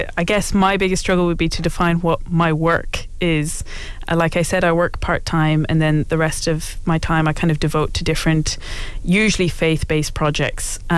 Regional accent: Kilkenny, Leinster, Ireland; now in Dublin, Ireland; I'm from Kilkenny, but I live in Dublin now. I did a master's in Nottingham in Viking and Anglo-Saxon studies.

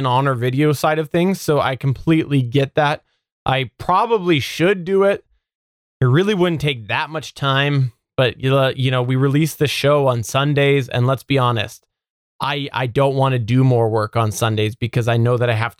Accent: Canada; I'm Canadian, by the way.

